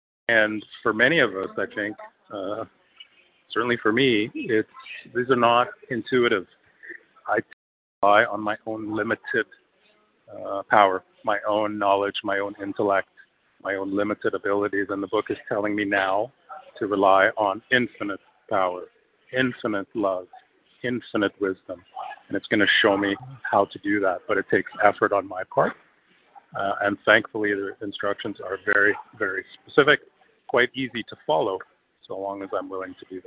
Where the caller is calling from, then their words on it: Toronto, Ontario, Canada; I'm in Toronto, Canada.